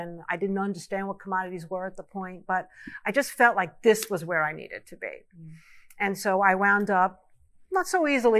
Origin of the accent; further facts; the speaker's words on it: New York, United States; Well, I grew up in New York, and I grew up with parents that were very middle class.